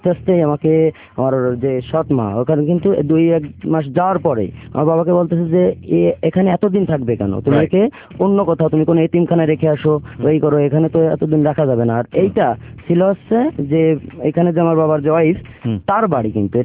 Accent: Khulna, Khulna Division, Bangladesh; born there; আমার জন্ম খুলনাতে, খুলনা চন্দলে মহল গাজীপাড়া গ্রামে।

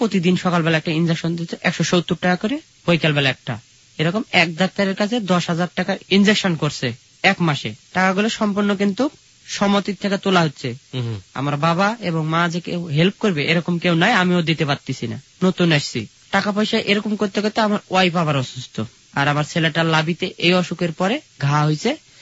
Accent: Rajshahi, Rajshahi Division, Bangladesh; দেশের বাড়ি রাজশাহীতে।

